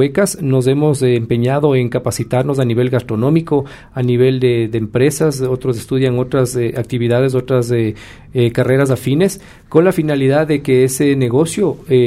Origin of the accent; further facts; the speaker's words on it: Ecuador; Y uno como ecuatoriano se siente contento ver a tanto extranjero.